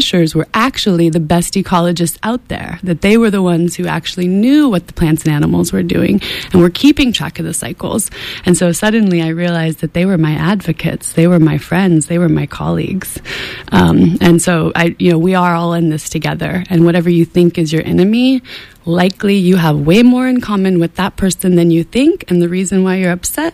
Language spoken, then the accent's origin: English; Paradise, California, United States; also born or lived in Red Bluff; I was raised in the North Valley. I was blessed to attend Paradise Elementary School and then to go to junior high and high school in Red Bluff